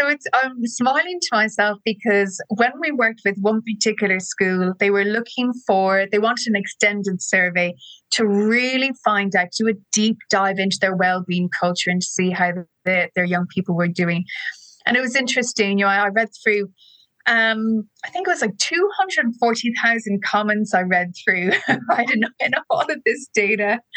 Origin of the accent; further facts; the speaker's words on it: Ireland; growing up in Catholic Ireland